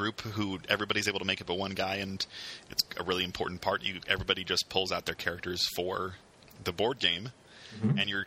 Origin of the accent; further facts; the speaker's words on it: Spokane, Washington, United States; moved away; this is coming out only a month before I move back to Spokane, Washington, my hometown.